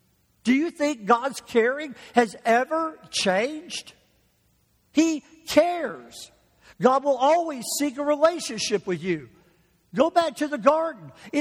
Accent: Jackson, Mississippi, United States; also born or lived in Mobile / Lakeland / Kalamazoo / Canada; I was born in Mobile, Alabama. I was about 7 years old. We moved to Jackson, Mississippi. Then we made several moves there.

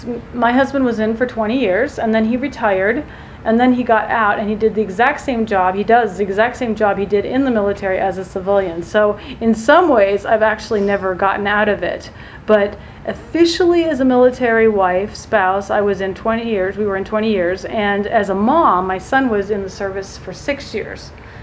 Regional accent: Germany; moved away; also born or lived in France; And then I was born in France and grew up in Germany because my parents were DOD teachers.

